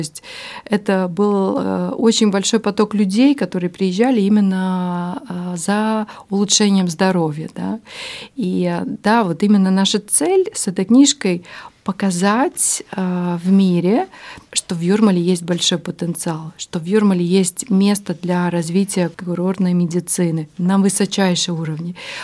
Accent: Jūrmala, Latvia; И я, как юрмальчанка, я сама родилась в Кемере.

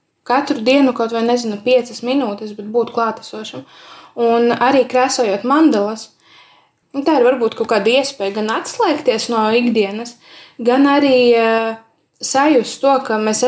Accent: Latgale, Latvia; kā es varu, nerunājot latgaliski, izteikt to, ka es tomēr esmu no Latgales.

